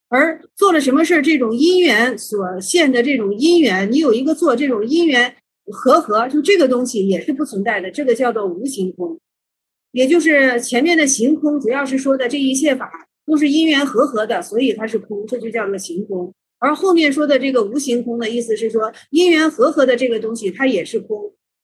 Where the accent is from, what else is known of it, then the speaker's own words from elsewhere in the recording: China; 我们中国人说话直接